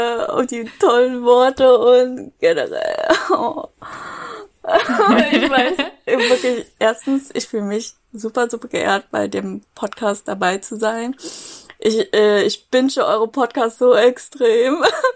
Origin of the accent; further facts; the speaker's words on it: Berlin, Germany; Also, ich bin Berlin aufgewachsen. Ich würde mich jetzt auch als Berlinerin bezeichnen, weil ich länger als 10 Jahre hier lebe.